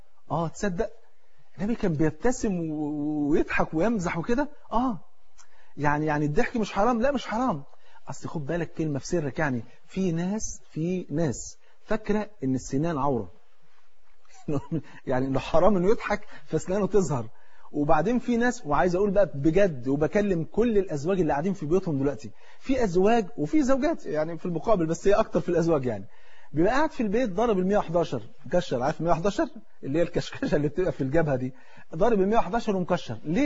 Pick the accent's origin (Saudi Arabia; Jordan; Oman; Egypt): Egypt; تعرف الفول عندنا في مصر فرض عين